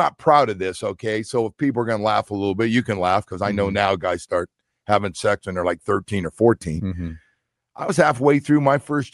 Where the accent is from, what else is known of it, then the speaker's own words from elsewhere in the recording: Florida, United States; I grew up in Dade County.